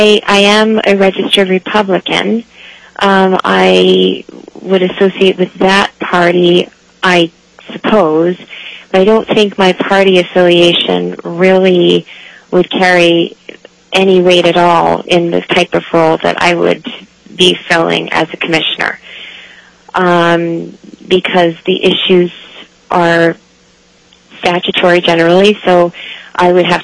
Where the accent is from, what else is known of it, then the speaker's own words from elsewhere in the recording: New York, United States; born there; now in Alaska, United States; I love Alaska, I consider it my home, even though I was born in New York, and it is my home now and will be for the long term.